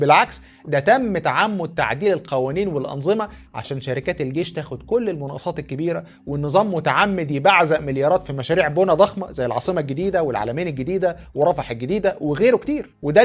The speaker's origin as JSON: {"language": "Arabic", "country": "Egypt", "said": "عندنا في مصر كم مصنع منجم من بتوع غانا؟"}